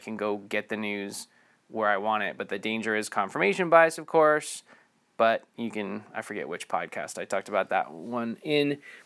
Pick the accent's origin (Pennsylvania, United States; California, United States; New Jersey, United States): New Jersey, United States; I mean, I grew up in Jersey, 45 minutes outside of New York City.